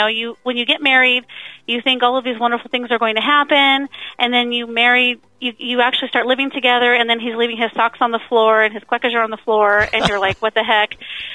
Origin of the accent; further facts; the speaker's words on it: Ceres, California, United States; Born and raised in the Central Valley in Modesto, or actually in Ceres.